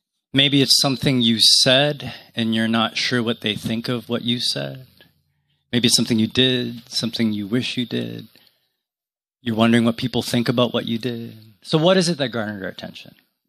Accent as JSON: {"language": "English", "country": "Canada", "tie": "born or raised there", "said": "Growing up in Canada, I could smell autumn."}